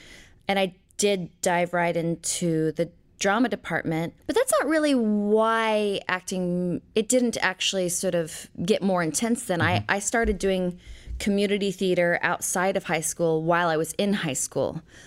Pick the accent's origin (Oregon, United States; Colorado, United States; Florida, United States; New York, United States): Oregon, United States; Portland; also born or lived in Knoxville, Tennessee / Twin Falls, Idaho / Fairfax, Virginia; I was born in Knoxville, Tennessee. I was raised, I would say, primarily in Portland, Oregon, and Twin Falls, Idaho, and Fairfax, Virginia.